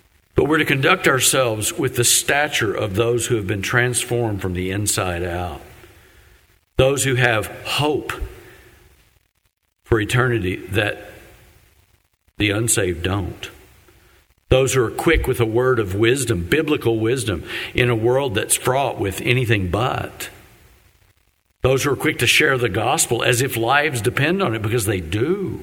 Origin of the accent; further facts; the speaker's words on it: West Virginia, United States; And of course, I'd have to admit I'm from West Virginia.